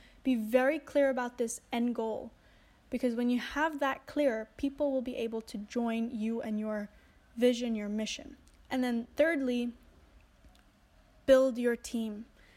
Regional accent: Bali, Indonesia; The fact that I grew up here in Bali, in Indonesia

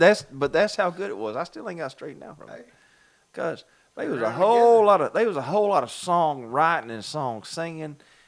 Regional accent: Baxley, Georgia, United States; now in New York, United States; Listen, cuz, I'm from Baxley. I've been living in New York. I ain't talking about New York City. Everybody in Georgia thinks New York is New York City. I've been living in Western New York

